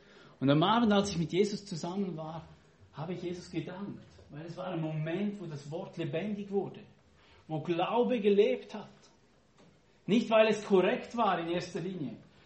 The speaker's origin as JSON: {"language": "German", "country": "Switzerland", "said": "ich bin ja ein Schweizer"}